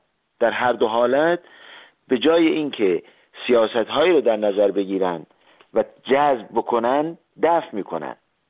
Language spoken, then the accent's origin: Persian; Iran; now in Austria; من به عنوان یک ایرانی اتریشی